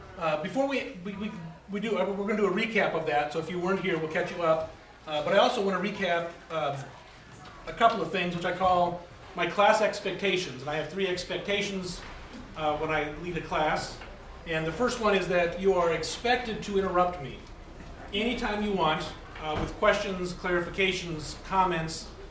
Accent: Omaha, Nebraska, United States; I'm a pastor from Omaha, Nebraska, which many of you have driven through.

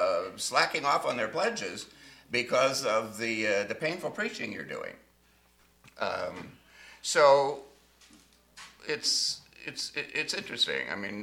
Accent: Dubuque, Iowa, United States; moved away as an adult; also born or lived in California; at least in California, where I lived most of my adult life after growing up in Dubuque, Iowa

